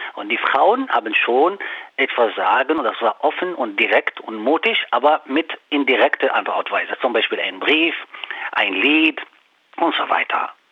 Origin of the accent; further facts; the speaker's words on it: Morocco; German is a second language; Erstens, ich bin Marokkaner, ich kenne Marokko und so weiter.